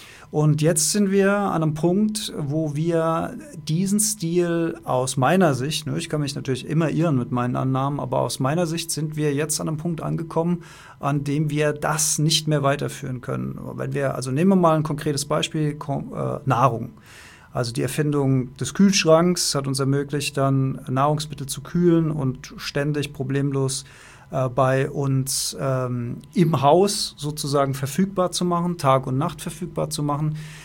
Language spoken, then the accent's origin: German; Germany; born there; Ich bin in Deutschland geboren, irgendwie auch mit diesen westlichen Werten, religiös geprägte Werte, kulturelle Werte, wie wir sie halt hier in unserem Land so haben.